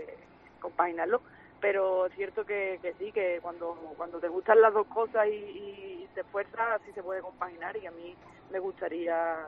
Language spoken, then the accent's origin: Spanish; Huelva, Andalusia, Spain; a todo lo que me está apoyando mi tierra, que es Huelva